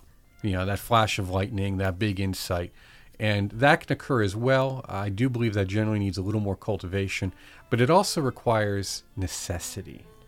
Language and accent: English; Wilkes-Barre, Pennsylvania, United States; born there; I was born in Wilkes-Barre